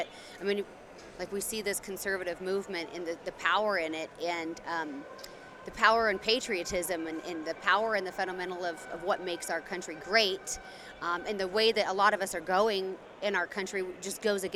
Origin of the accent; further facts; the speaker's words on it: Oregon, United States; I'm from Oregon.